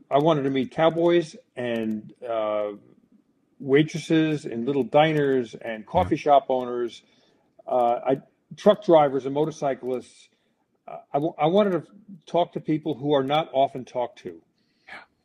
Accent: United States; Yeah, and I have to apologize because I'm an American.

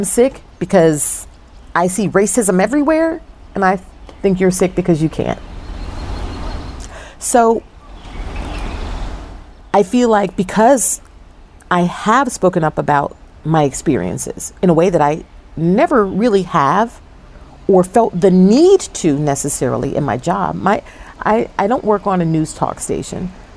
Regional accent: New Jersey, United States; They know I was raised in Jersey.

